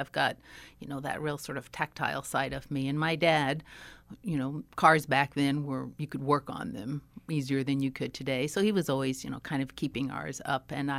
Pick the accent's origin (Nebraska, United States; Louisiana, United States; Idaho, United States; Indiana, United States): Indiana, United States; Evansville; Lived over just behind Washington Grade School. So I went to Washington Grade School, and then we moved over onto Baird Park. So then I was just a few blocks from Bossy High School at that point.